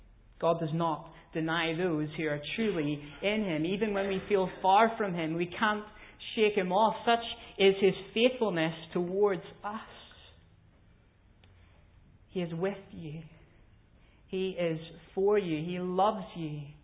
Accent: Northern Ireland, United Kingdom; As a Northern Irish child, I heard the statement frequently, go away and give my head some peace.

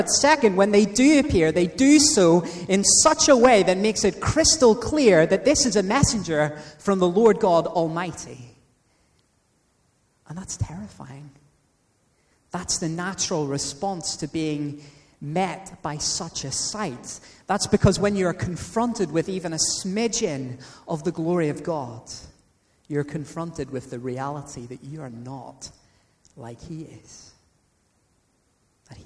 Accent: Belfast, Northern Ireland, United Kingdom; Growing up in Belfast, especially in a Christian family, you were immersed in C.S. Lewis's Chronicles of Narnia from an early age

